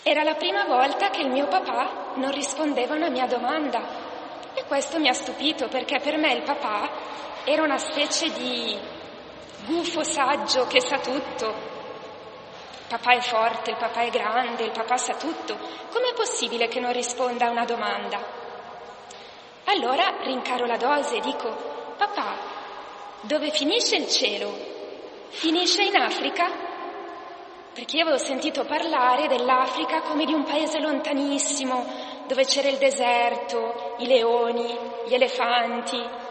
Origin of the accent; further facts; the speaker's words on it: Milan, Lombardy, Italy; camminavo per le strade di Milano, perché sono milanese